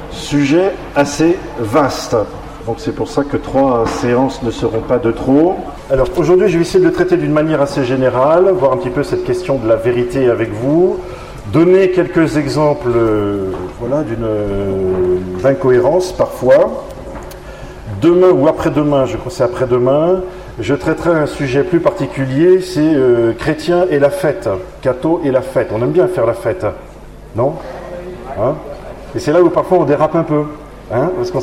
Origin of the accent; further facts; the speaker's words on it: Bordeaux, Nouvelle-Aquitaine, France; je suis le … je viens de Bordeaux.